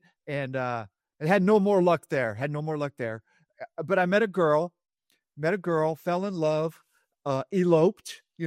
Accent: Texas, United States; You get to talking to some people out in deep East Texas, and my East Texas roots, they start coming through.

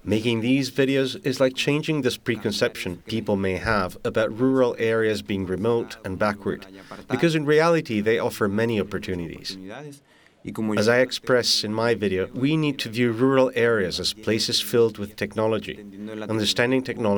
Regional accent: Colombia; from Colombia, and I am very grateful to be here.

